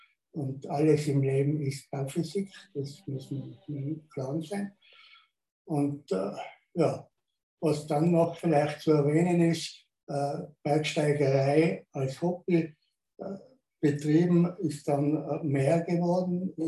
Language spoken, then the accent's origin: German; Innsbruck, Tyrol, Austria; Ich bin in Innsbruck geboren, in Innsbruck Volksschule, Gymnasium, also Realschule.